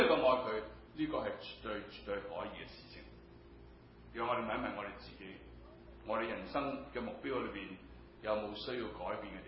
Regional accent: Shanghai, China; 因为我是上海人嘛

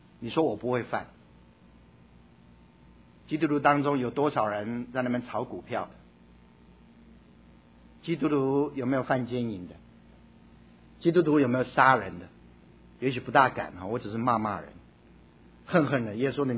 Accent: Taiwan; 我记得我小时候在台湾的时候听到一个故事哈

